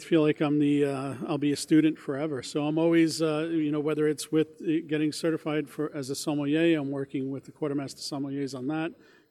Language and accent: English; Floral Park, New York, United States; I grew up in Floral Park, New York, in Long Island.